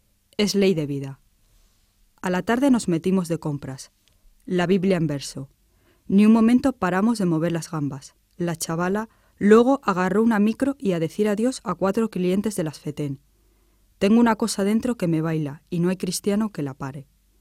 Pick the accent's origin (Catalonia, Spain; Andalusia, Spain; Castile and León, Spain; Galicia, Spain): Castile and León, Spain; Valladolid; porque es de mi tierra, de Valladolid